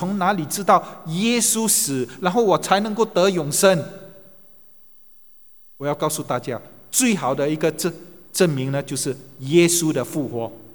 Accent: China; 那讲到灵魂，我们中国人都知道嘛，人是万物之灵，有灵魂。

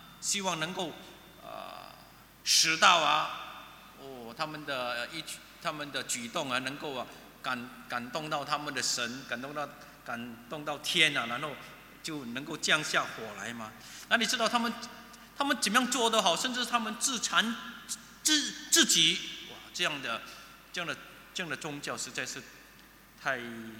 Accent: Singapore; 我就是新加坡人，很典型的新加坡人。

